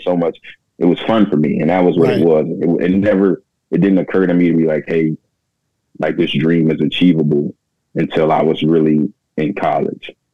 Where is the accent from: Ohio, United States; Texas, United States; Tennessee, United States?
Texas, United States; Houston; You know, being growing up in Texas and Houston, you know, football is everything, you know?